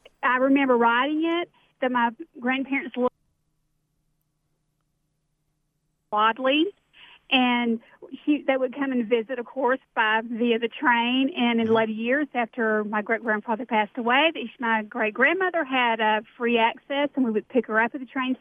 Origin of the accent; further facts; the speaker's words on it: Atlanta, Georgia, United States; I grew up in Atlanta. In the late 50s, we had a little house there right off of Peachtree Street, Lakeview Avenue